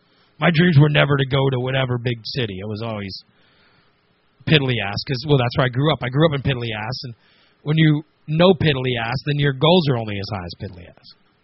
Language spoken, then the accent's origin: English; Gillespie, United States; I had a lot of fun growing up. I had a lot of fun going growing up in Gillespie.